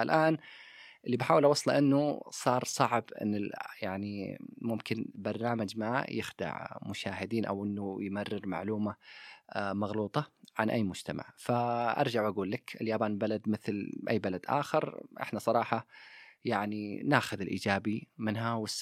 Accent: Saudi Arabia; moved away as an adult; now in Japan; أنا كشاب سعودي يعني خلينا أقول قضيت يمكن 8 سنوات لحد الآن يعني، وما زالت يعني ممكن كرحلة كاملة يمكن حوالي 10 سنوات بين السعودية واليابان

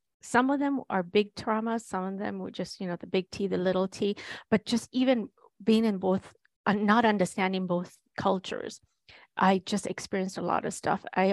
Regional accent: Kenya; moved away as an adult; now in United States; I was born and raised in Kenya. My mother passed away when I was three. I was raised by a Kenyan woman. My father is Kenyan. I moved to the States when I was 18.

